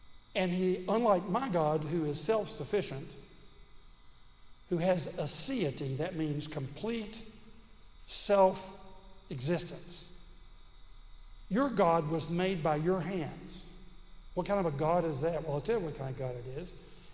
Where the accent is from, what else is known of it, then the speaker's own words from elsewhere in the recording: the South, United States; And I have to say, as a Southerner, it's not really good Southern manners.